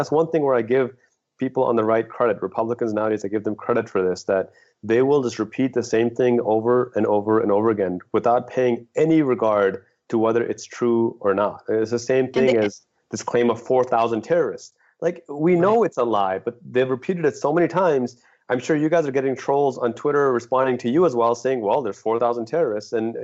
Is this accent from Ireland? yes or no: no; Pakistan; born there; I was also born in Pakistan